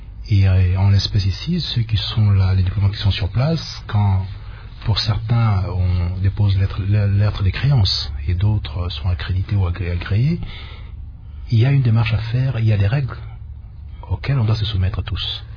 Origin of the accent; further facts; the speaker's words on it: Luiza, Kasaï-Central, DR Congo; ce qui se passe actuellement au niveau du Kasaï, chez moi à Luisa, avec plein de morts